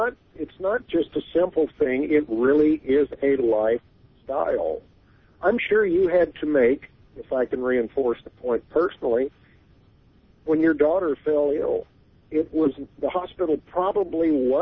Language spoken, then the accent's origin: English; Nashville, Tennessee, United States; And I'm sad to say my hometown, Nashville, has not done that.